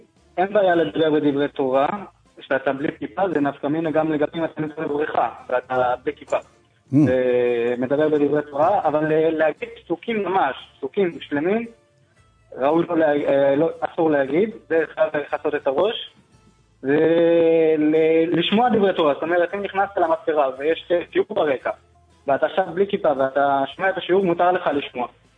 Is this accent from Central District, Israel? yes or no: no; Bnei Brak, Tel Aviv District, Israel; אני מבני ברק.